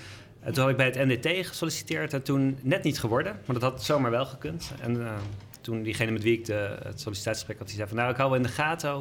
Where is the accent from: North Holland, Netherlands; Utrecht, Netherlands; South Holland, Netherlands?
South Holland, Netherlands; Zoetermeer; also born or lived in The Hague; now in Leiden, Netherlands; Oorspronkelijk, ik slik het altijd een beetje in, dan kom ik uit Zoetermeer.